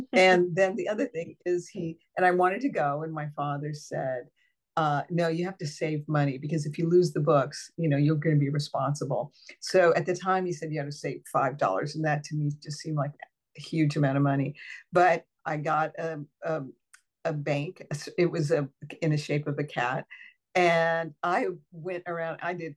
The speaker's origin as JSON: {"language": "English", "region": "New Mexico", "country": "United States", "tie": "born or raised there", "also_born_or_lived": "South Dakota", "said": "Actually, because I was born in South Dakota, my mother was monolingual Spanish speaking at the time. And so when she returned with our family to New Mexico"}